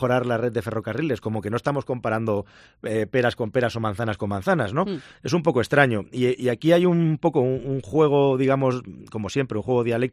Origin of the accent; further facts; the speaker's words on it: Barcelona, Catalonia, Spain; yo vengo de Barcelona